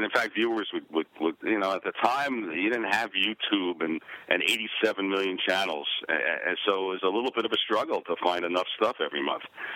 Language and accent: English; New York, United States; And my producer and I grew up in New York playing stickball and basketball, so we decided to stick it on the news.